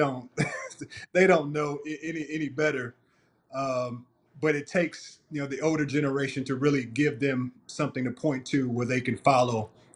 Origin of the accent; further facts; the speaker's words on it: St. Louis, Missouri, United States; Well, I'm a hometown kid, born and raised in St. Louis. This has always been home for me, even through the cities that I played in.